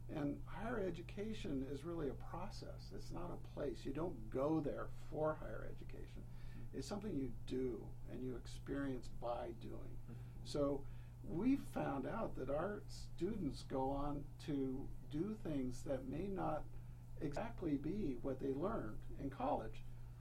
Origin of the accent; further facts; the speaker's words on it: Los Altos, California, United States; Well, I grew up in Silicon Valley. I went to high school in Los Altos.